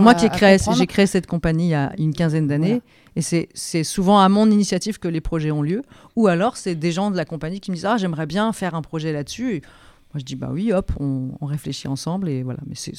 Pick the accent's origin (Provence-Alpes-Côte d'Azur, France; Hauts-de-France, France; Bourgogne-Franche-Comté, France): Bourgogne-Franche-Comté, France; En fait, moi je viens de Franche-Comté